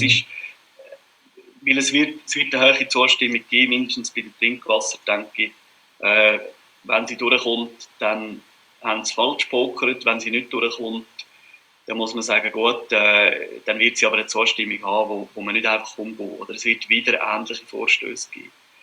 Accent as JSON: {"language": "German", "region": "Glarus", "country": "Switzerland", "said": "Das ist für mich als Glarner gar nicht so ein Thema gewesen, weil das bei uns, das Problem haben wir nicht, oder?"}